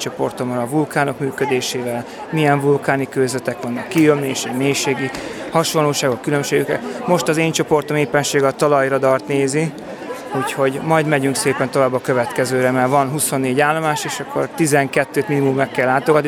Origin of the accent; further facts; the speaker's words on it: Miskolc, Borsod-Abaúj-Zemplén, Hungary; Hát illetve miskolciak vagyunk